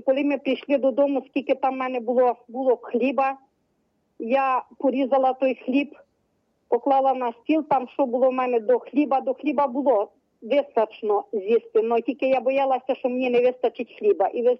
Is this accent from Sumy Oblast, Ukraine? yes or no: no; Chernivtsi, Chernivtsi Oblast, Ukraine; я сама з Чернівець